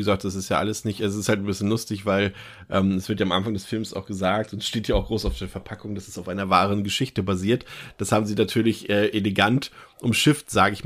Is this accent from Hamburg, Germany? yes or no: yes; Hamburg, Germany; also born or lived in Berlin; wir als Hamburger oder Ex-Hamburger oder bei mir ja noch dazu auch noch Ex-Berliner